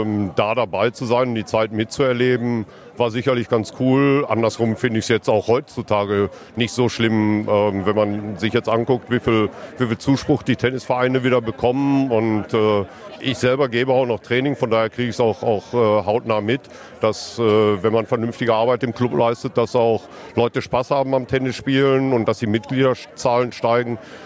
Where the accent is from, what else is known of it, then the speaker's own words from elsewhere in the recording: Hagen, North Rhine-Westphalia, Germany; Also wir kommen eben alle hier aus der Umgebung, haben dann eben jahrelang hier auch viel zusammen aufgebaut.